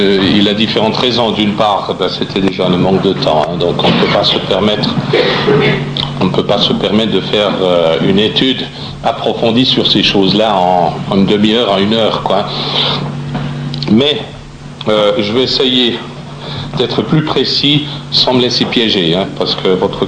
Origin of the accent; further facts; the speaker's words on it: Bern, Switzerland; je suis originaire de l'Oberland bernois.